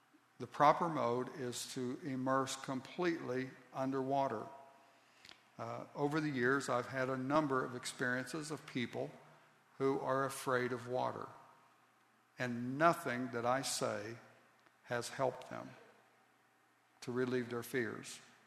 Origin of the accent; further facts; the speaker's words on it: Ohio, United States; Now, I grew up in Southeast Ohio, and LaFon and I just went down there for a day or so to visit with her mother.